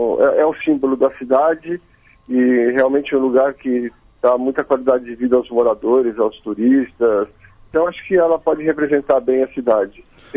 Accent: São Paulo, Brazil; Inclusive, nós somos de São Paulo, né?

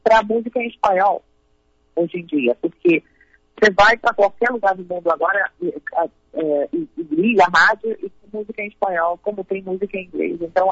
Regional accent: Panama; first language Spanish; Portuguese is a second language; now in United States; Eu nasci e cresci no Panamá, então minha primeira língua é o espanhol. Depois eu aprendi português por conta da minha família materna. E o inglês, porque eu moro nos Estados Unidos

